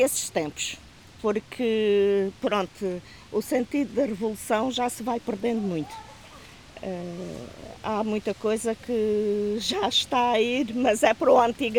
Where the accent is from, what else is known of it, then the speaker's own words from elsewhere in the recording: Castelo de Vide, Alentejo, Portugal; born there; Nascido em Castelo de Vide, inclusive na rua onde eu moro, que eu nasci na rua de Santo Amaro e é na rua onde eu nasci também.